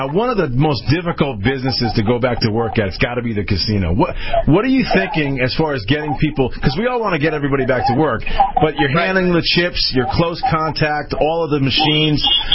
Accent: Connecticut, United States; We had the same thing happen here in my home state of Connecticut.

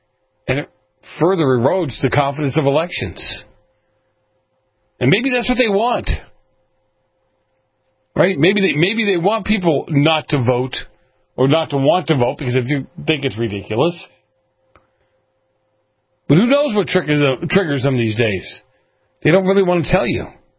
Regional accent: Boston, Massachusetts, United States; I grew up in Boston, Miss Little Miss Y'all.

